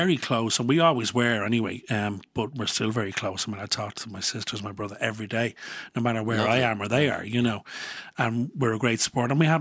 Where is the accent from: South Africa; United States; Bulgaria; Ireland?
Ireland; Dublin, Leinster; Home was Raheny. Well, Raheny, if you were applying for a job, Coolock, if you were signing on. And if you're in a fight, it was even more. So, yeah, I'm a true blue Northside Dub.